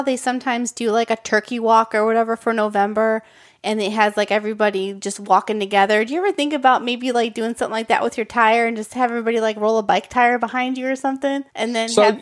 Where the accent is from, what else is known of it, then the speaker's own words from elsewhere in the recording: Hammond, Indiana, United States; because I grew up in the Midwest, too. I grew up in Hammond, Indiana.